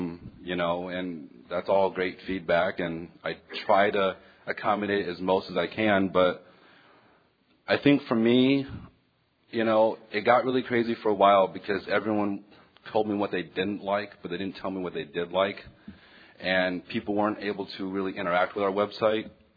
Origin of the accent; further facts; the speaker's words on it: Orlando, Florida, United States; I'm an alcoholic. I'm from Orlando, Florida.